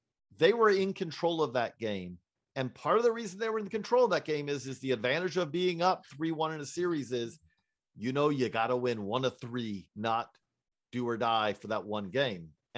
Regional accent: Georgia, United States; And again, let me own it also. I'm from Georgia.

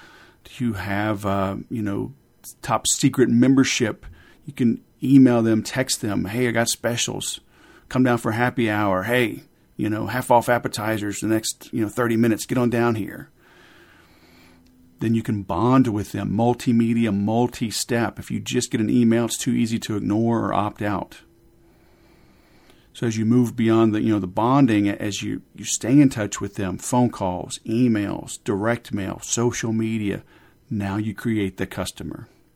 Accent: Louisiana, United States; I tell people, you know, I grew up in Louisiana, and English was an elective.

